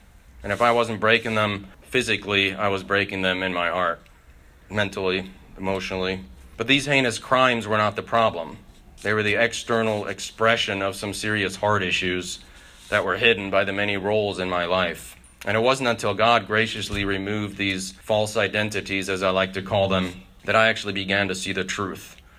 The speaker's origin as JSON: {"language": "English", "town": "Munich", "region": "Bavaria", "country": "Germany", "tie": "born or raised there", "moved": "yes", "lives_now": "United States", "said": "I was born in Munich, Germany. I grew up in a traditional two-parent, two-child family. I moved to the United States in 1985 when my dad accepted a job opportunity here and we all moved."}